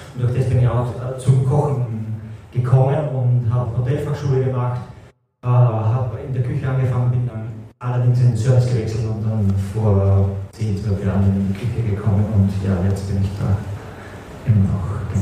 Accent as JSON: {"language": "German", "town": "Linz", "region": "Upper Austria", "country": "Austria", "lives_now": "Berlin, Germany", "said": "Ich komme aus Linz, das ist in Österreich"}